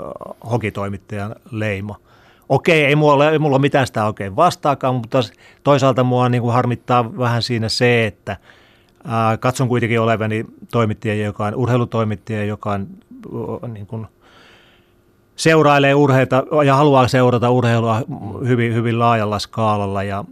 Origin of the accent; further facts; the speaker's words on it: Keuruu, Central Finland, Finland; also born or lived in Lappeenranta; kun mä olin 6 vuotta, niin me muutettiin tuolta Lappeenrannasta Keuruulle